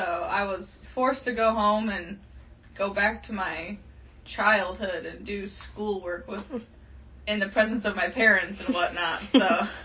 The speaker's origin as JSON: {"language": "English", "town": "Crane Lake", "region": "Minnesota", "country": "United States", "said": "I am from Crane Lake, Minnesota, which is, 5 miles south of Canada."}